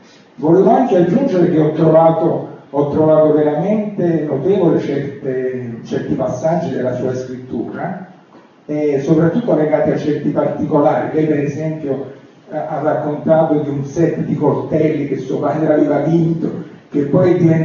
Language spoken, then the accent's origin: Italian; Naples, Campania, Italy; now in Florence, Italy; io sono napoletano, quindi sono da poco a Firenze